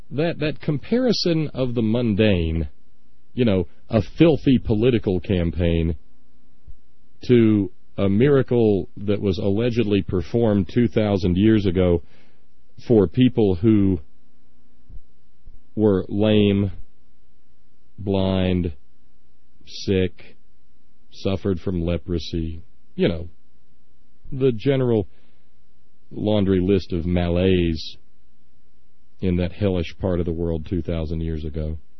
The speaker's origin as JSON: {"language": "English", "region": "Alabama", "country": "United States", "tie": "born or raised there"}